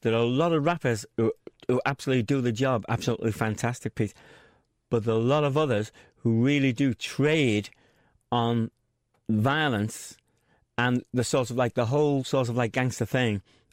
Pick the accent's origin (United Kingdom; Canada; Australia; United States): United Kingdom; Liverpool, North West England; You've got to remember that growing up in Toxteth in them days, your world was Parliament Street, Granby Street, right? Parliament Street, Granby Street, Hill Street.